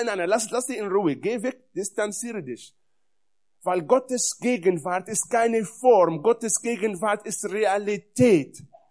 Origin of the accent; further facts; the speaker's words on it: Israel; Und ich habe es öfters erlebt in Beerdigungen bei uns in Israel